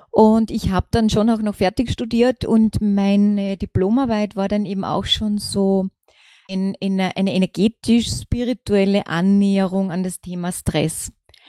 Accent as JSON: {"language": "German", "town": "Villach", "region": "Carinthia", "country": "Austria", "tie": "born or raised there", "said": "Ich bin gebürtige Kärntnerin, also ich bin in Villach geboren und aufgewachsen"}